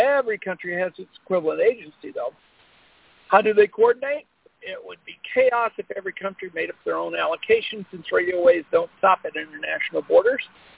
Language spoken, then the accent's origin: English; Colorado, United States